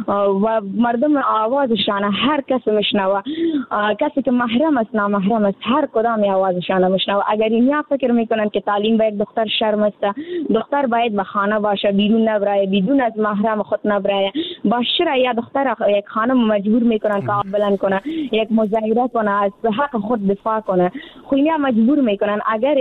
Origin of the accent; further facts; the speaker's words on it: Afghanistan; همه ما افغان هستیم